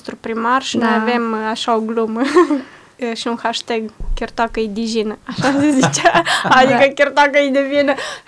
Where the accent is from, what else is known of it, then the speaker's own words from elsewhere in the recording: Moldova; eu sunt din Republica Moldova, nu știu să vorbesc ucrainească